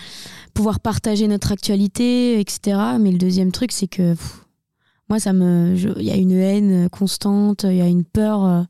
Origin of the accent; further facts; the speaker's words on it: Bourgogne-Franche-Comté, France; accent: Burgundy; j'ai toujours mon petit accent. On sait que je viens de Bourgogne.